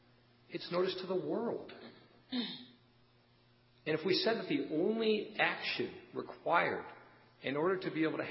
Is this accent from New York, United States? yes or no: no; Chicago, Illinois, United States; I'm from Chicago.